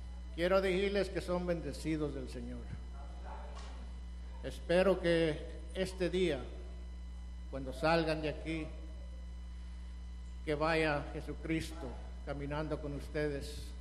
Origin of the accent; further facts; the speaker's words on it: Texas, United States; I am not a Mexican from Mexico. Like I tell my children, I'm not a Mexican, I'm a Texan.